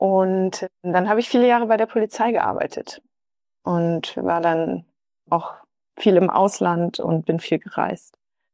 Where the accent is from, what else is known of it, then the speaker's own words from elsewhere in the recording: Münster, North Rhine-Westphalia, Germany; Ich bin hier aufgewachsen und bin dann erst, später bin ich dann angefangen, viel, viel zu reisen